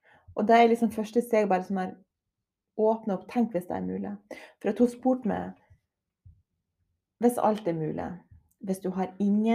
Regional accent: Herøy, Nordland, Norway; now in Copenhagen, Denmark; Jeg kommer ifra Herøy på Helgeland. Og, men det begynner faktisk å bli noen år siden jeg flyttet derifra. Men jeg, i hvert fall, jeg elsker Herøy.

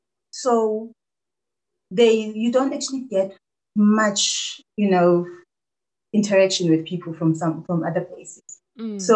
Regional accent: Durban, KwaZulu-Natal, South Africa; first language Zulu; English is a second language; It is isiZulu because of where I was born and raised. I was born in Durban, so isiZulu is what's spoken there mainly.

